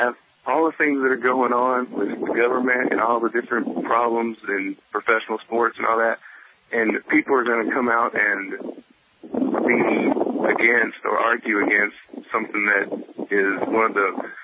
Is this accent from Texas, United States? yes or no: no; Kentucky, United States; And Tebow, even though I'm from Kentucky, I'm a huge Florida fan.